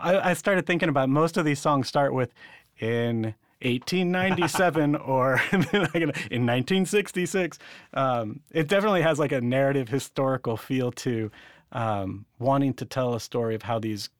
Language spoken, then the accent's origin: English; St. Louis, Missouri, United States; I grew up in St. Louis, was a huge Cardinals fan until I moved to Kansas.